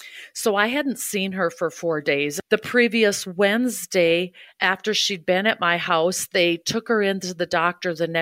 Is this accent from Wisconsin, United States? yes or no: yes; Hudson, Wisconsin, United States; I grew up in Hudson, Wisconsin. I have three brothers. My dad was a teacher. My mom was a stay-at-home mom.